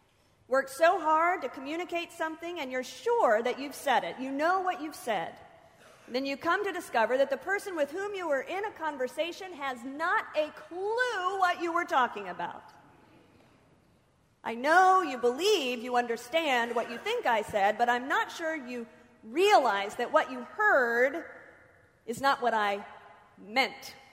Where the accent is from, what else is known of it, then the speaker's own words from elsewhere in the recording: Oklahoma, United States; based on the fact that I am from Oklahoma.